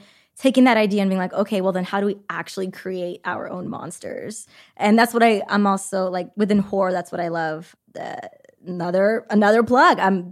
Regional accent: California, United States; I grew up in the Bay.

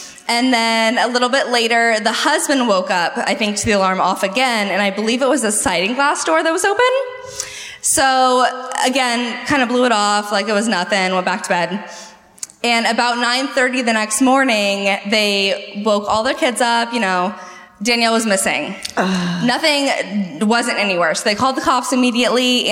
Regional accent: San Diego, California, United States; I am from San Diego. Oh. I live out in Alpine, which is way east.

